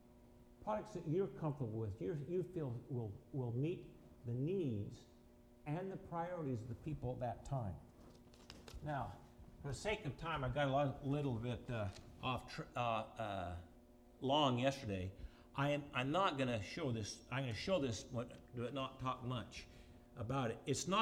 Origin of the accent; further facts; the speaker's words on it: Green Bay, Wisconsin, United States; I'm from Green Bay too